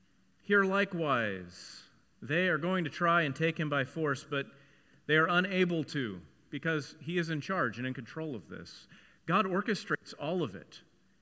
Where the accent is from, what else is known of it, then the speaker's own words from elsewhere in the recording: Dallas, Texas, United States; when I was growing up in Dallas, there was also a place called Poncho's